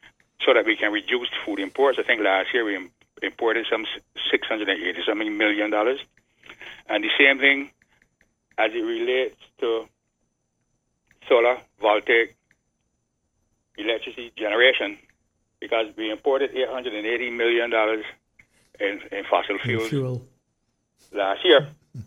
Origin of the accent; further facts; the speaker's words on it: Saint Philip, Barbados; And I know the Fall Bay area very well. I'm from St. Philip.